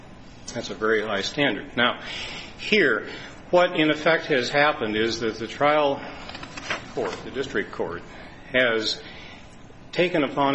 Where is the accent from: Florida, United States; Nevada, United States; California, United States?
California, United States; San Francisco; I'm from San Francisco.